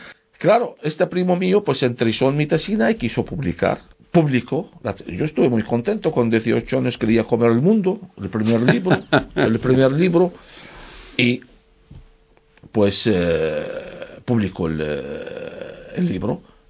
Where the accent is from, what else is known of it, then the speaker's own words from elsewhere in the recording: Nineveh, Iraq; also born or lived in Basra; tuve que abandonar mi ciudad, estuve viviendo en Basora, y a escaparme hasta mi pueblo, en el norte de Irak, a Nínive